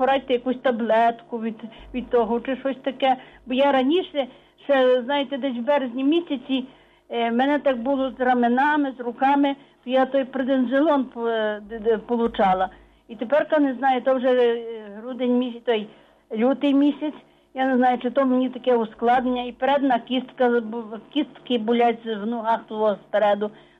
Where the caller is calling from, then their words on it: Lviv, Lviv Oblast, Ukraine; Я з Львова